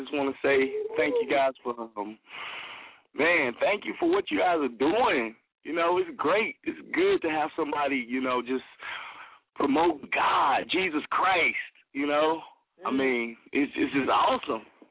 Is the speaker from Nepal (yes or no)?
no; Kimball, West Virginia, United States; You know, I'm from Kimball, West Virginia, little country boy, wilding out. You know, growing up and.